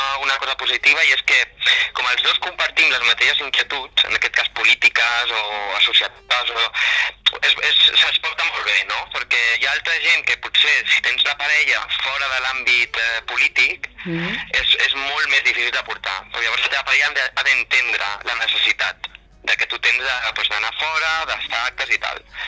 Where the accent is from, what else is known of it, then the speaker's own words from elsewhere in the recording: Mollet del Vallès, Catalonia, Spain; És un poble, jo soc de Mollet, que també és un poble